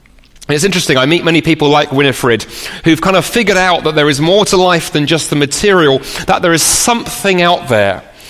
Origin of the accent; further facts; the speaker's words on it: London, United Kingdom; now in Toronto, Canada; I grew up in the UK. I grew up in London and lived there most of my life, but also spent 6 years living here in Toronto.